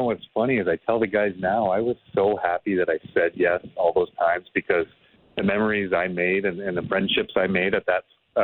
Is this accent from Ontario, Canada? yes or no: yes; Brampton, Ontario, Canada; I remember growing up in Brampton and playing on road hockey by myself